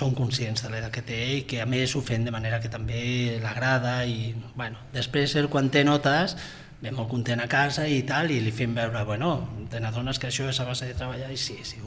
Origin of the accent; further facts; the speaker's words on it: Barcelona, Catalonia, Spain; born there; vaig néixer a Barcelona, és al costat del Nou Camp.